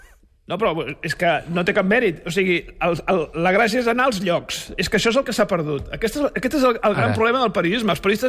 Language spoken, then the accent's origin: Catalan; Manresa, Catalonia, Spain; Que soc de Manresa.